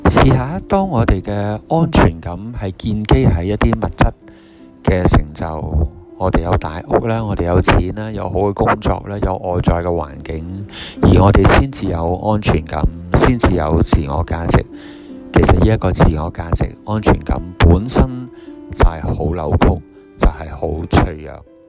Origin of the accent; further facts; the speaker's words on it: Hong Kong; 其实作为香港人，我们过去几十年